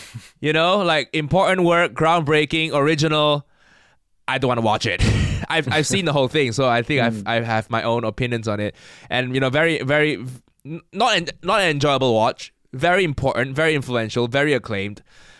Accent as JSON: {"language": "English", "country": "Malaysia", "tie": "born or raised there", "said": "I grew up in Malaysia and mosquitoes were everywhere and they are very annoying"}